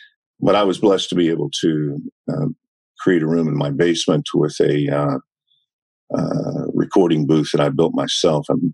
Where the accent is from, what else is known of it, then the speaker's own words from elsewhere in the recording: the South, United States; accent: Southern; I am from the South. And so, you know, if they want something that's more Midwestern, I can do that, but I have to really focus on it and get rid of the Southern accent.